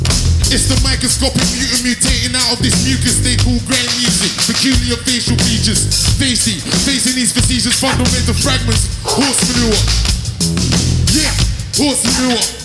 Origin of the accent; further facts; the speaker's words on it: London, United Kingdom; I'm from London.